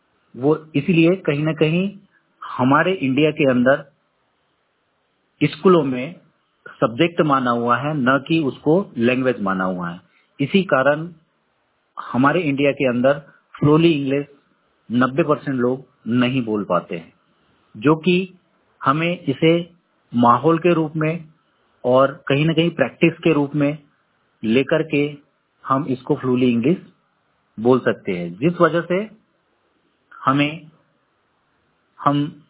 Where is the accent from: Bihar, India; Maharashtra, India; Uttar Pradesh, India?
Maharashtra, India; Dhamangaon; मैं प्रॉपर धामन गांव से हूँ